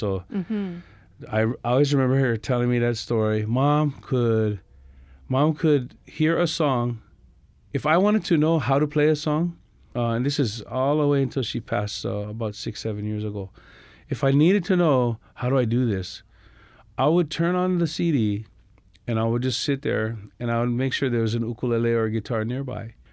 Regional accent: Planada, California, United States; I grew up in the San Joaquin Valley, Central California, in a place called Planada

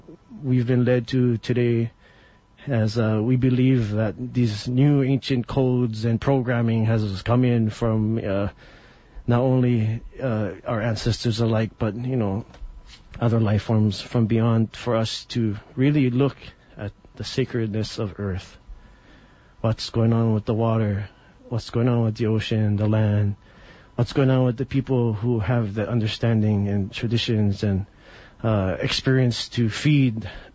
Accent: Hawaii, United States; how would it pertain to me this day as a Hawaiian?

